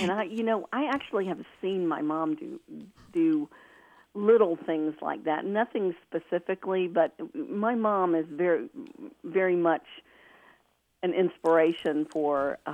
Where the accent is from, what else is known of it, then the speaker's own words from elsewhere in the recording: Florida, United States; I grew up in Central Florida in the 60s when I was in fifth grade when the first African American boy came to our school.